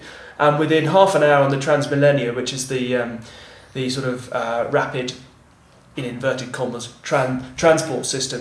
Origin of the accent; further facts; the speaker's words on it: England, United Kingdom; when I grew up in England